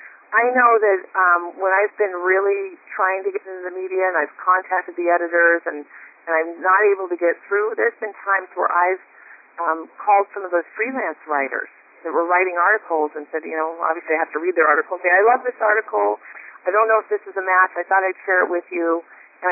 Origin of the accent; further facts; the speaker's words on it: Spokane, Washington, United States; We're both from Spokane, Washington. So in my notes, I'll write Spokane, Washington, so that I can easily connect with him at that level. Hey … from Spokane.